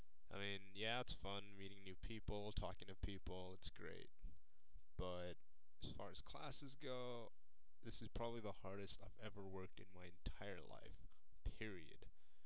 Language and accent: English; Victorville, California, United States; I'm from Victorville, California, around like the Mojave Desert.